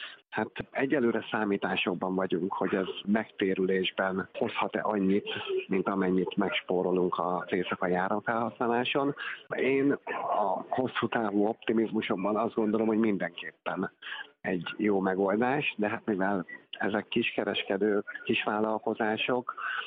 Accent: Budapest, Hungary; én budapesti vagyok

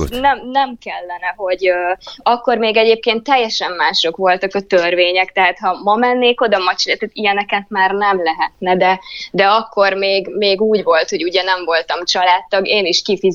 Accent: Balassagyarmat, Nógrád, Hungary; born there; Balassa gyarmati születésű vagyok

